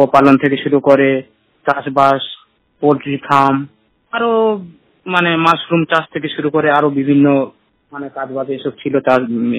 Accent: Canning, West Bengal, India; আমার বাড়ি Canning দুনুমর block Hamidpur গ্রাম।

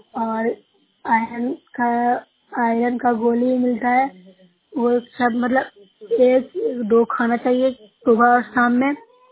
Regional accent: Bihar, India; मैं नवसाई सेक्शन से हूँ, जिला नालंदा से हूँ।

